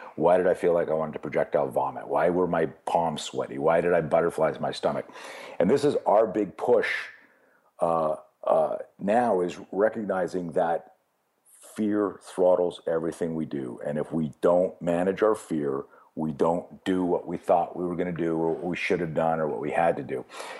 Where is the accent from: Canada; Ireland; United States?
Canada; I was very, very, competitive in skiing. I grew up in Canada.